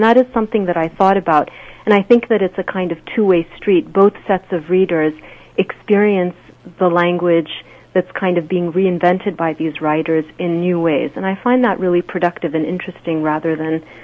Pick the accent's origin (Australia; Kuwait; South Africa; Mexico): Kuwait; also born or lived in St. Louis, United States; I was born in Kuwait, but was just a few months old when my parents moved to the UK and then to the US, to St. Louis, Missouri. And we didn't return back to Kuwait until I was six. So my first language was actually English rather than Arabic.